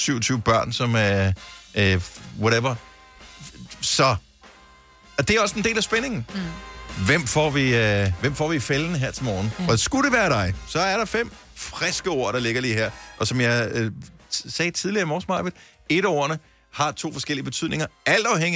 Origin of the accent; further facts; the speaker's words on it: Esbjerg, Region of Southern Denmark, Denmark; born there; also born or lived in Bramming; Jeg er født i Esbjerg, jeg har boet i Bramming, som ligger lige rundt om hjørnet for Varde.